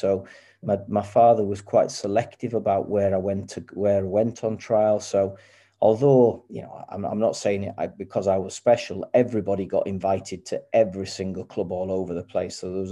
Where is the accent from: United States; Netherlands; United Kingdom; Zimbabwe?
United Kingdom; Carlisle, North West England; I was brought up in Carlisle, way up in the north.